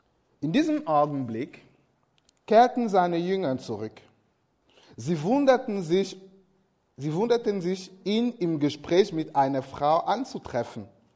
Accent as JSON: {"language": "German", "country": "Cameroon", "said": "30 Jahre alt bin ich, aus Kamerun komme ich ursprünglich."}